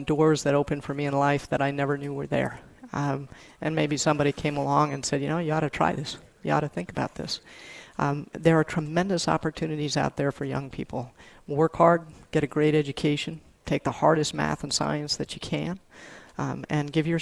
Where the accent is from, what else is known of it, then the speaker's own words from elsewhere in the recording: New Hampshire, United States; I grew up in New Hampshire